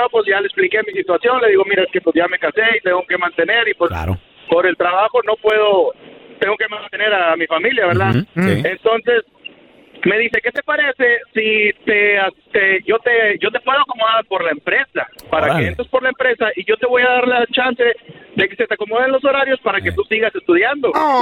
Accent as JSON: {"language": "Spanish", "town": "Monclova", "region": "Coahuila", "country": "Mexico", "said": "soy de Monclova, Coahuila."}